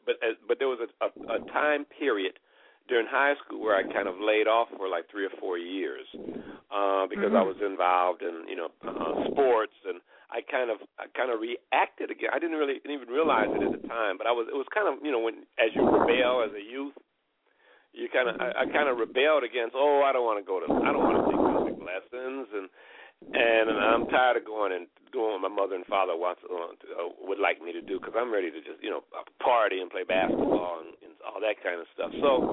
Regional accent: Chicago, Illinois, United States; I grew up in Chicago, and the Chicago there's an organization in Chicago called the AACM, which is the Association for the Advancement of Creative Musicians

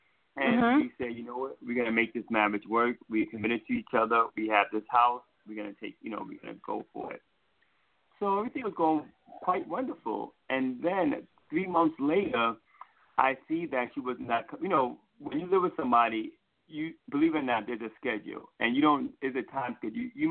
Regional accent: New York City, New York, United States; accent: New York; I'm originally from New York City, guys. If you can't hear the accent, I'm from New York.

